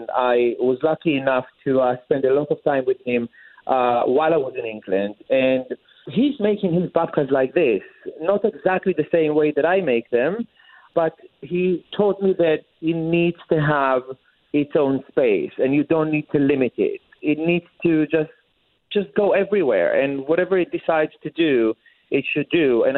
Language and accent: English; Israel; You know, I want to give people a part of my history as a child growing up in Israel with a mother who cooked and baked her entire life.